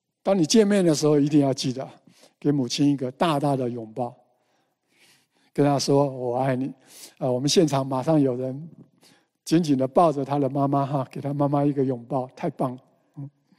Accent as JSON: {"language": "Chinese", "country": "China", "said": "所以我们中国人呢，在感情的表达方面好像比较是含蓄一点"}